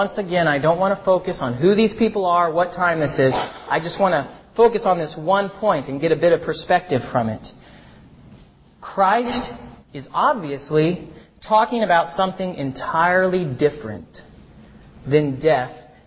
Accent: United States; Growing up in America in this era

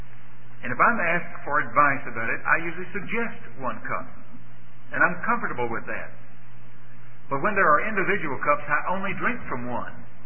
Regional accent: the South, United States; I grew up in the South, and we baled hay many a time when it'd be 107 or 8 in the shade.

